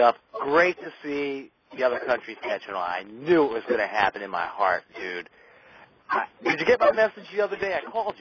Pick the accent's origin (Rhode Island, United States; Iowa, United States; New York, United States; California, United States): Rhode Island, United States; from Rhode Island.